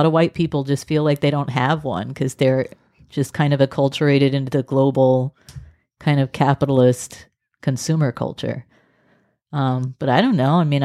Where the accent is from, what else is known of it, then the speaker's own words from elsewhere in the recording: Texas, United States; a white American who's from this region in the United States, which is my culture. Like I'm Texan. We're Texan people. We come from Texas. That's kind of our culture.